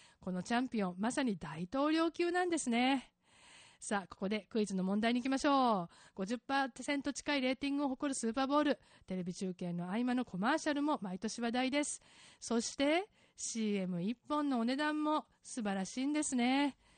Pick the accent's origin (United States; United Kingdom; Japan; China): United States; 私も含めて、スポーツバーなんかで集団で観戦するのが好きなアメリカ人なんですけど